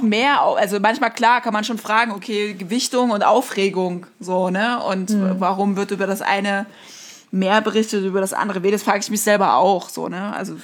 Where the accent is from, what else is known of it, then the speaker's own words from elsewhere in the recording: East Germany, Germany; ich bin weiß, ich bin trotzdem privilegiert, aber ich komme halt aus Ostdeutschland